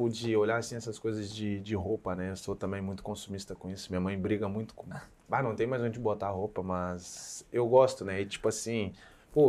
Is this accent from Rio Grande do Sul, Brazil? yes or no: yes; Alvorada, Rio Grande do Sul, Brazil; eu cresci em Alvorada e eu sou muito apegado em casa, né?